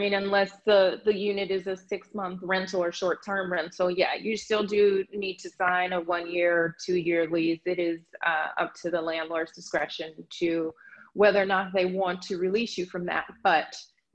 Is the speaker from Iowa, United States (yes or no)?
no; Chicago, Illinois, United States; now in New York, United States; Originally, I grew up in Chicago and moved here to New York.